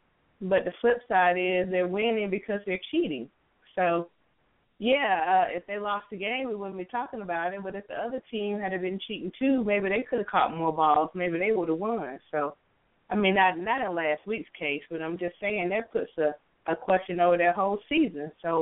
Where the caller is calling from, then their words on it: Atlanta, Georgia, United States; Hey, Frank. I'm calling from Atlanta.